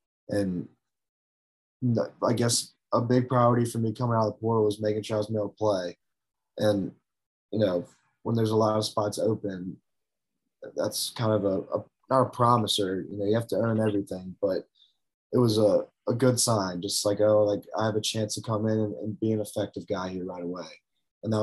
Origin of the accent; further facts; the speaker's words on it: Greensboro, North Carolina, United States; So I'm from Greensboro. So I played against him a couple times.